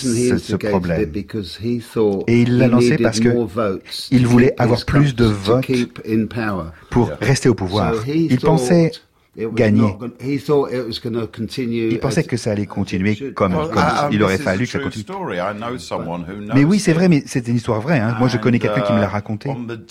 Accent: United States; Non, faut pas dire ça. Non. En tant qu'Américain, faut pas dire ça.

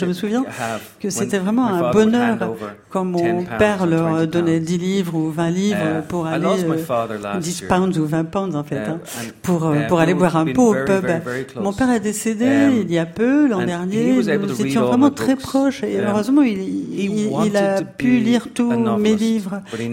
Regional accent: Ireland; c'est quelque chose de typique chez nous en Irlande.

